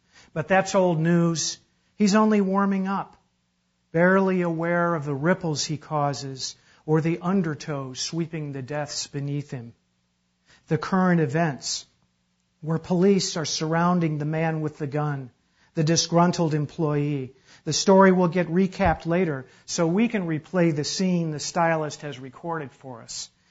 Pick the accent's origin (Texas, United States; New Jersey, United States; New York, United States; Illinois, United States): Illinois, United States; Chicago; also born or lived in Iowa; I grew up on the Great Lakes. I grew up in Chicago, loved it in Iowa